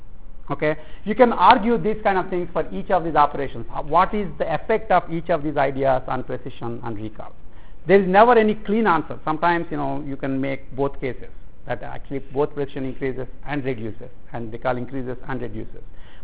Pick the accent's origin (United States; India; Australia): India; I just say it because I'm an Indian, and you can yell at me later.